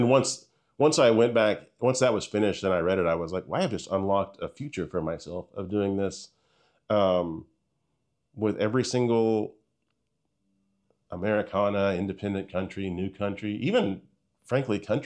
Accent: Stillwater, Oklahoma, United States; I wrote Red Dirt and it came out in 2020. And that's where I'm from Stillwater. I know all the history of that scene.

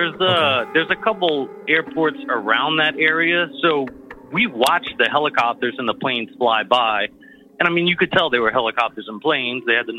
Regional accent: Louisiana, United States; from Louisiana.

